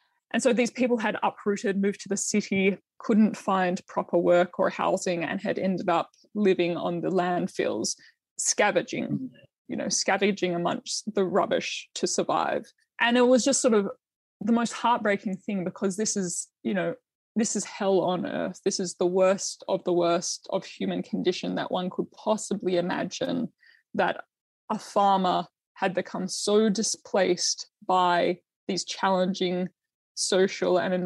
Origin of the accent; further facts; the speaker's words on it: Australia; born there; I was born in Australia.